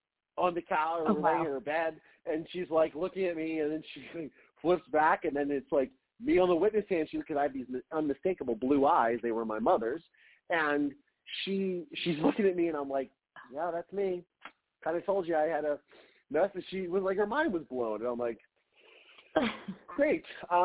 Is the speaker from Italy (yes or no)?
no; Ohio, United States; growing up in Ohio, it's a small state, but we have a population with 5-10 million, you know.